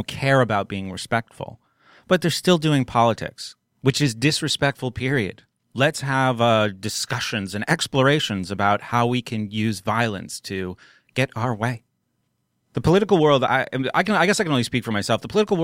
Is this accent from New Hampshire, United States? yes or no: yes; New Hampshire, United States; I came across this music when I was like 16. I was growing up in New Hampshire.